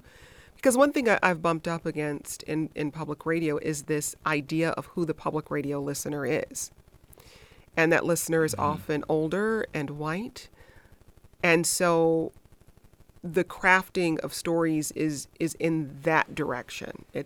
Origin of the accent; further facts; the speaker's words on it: Detroit, Michigan, United States; I grew up in Detroit, an industrial city, and, you know, watched a lot of these things play out in my neighborhood, in my community.